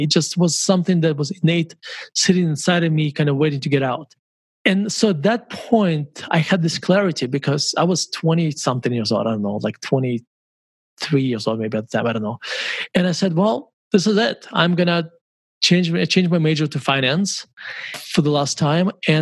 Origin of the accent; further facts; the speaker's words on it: Russia; moved away; when I was growing up in Russia, if you told me what investing is